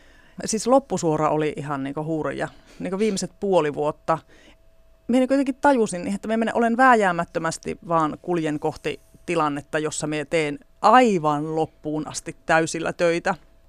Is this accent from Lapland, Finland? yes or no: yes; Lapland, Finland; accent: Tornio Valley dialect; Meidän kieli on mulle, tai tämä Tornionjokilaakson murre tai pellonmurre, joku ikään kuin joku äidinkieli, mikä pitäisi olla minun äidinkieli, mutta se ei mitenkään voi olla minun äidinkieli. Mutta kuitenkin se on ollut, on tavallaan minun, se on niin kuin minun tunnekieli.